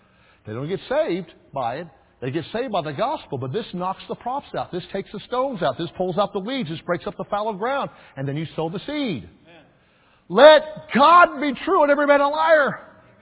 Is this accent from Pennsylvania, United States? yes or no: no; Kansas, United States; I grew up in Kansas. You ever heard of the Dust Bowl days?